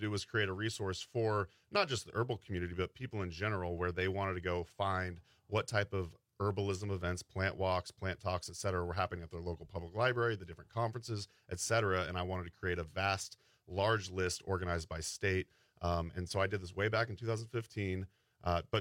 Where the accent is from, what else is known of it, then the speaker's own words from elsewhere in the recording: Oregon, United States; say I'm from Oregon.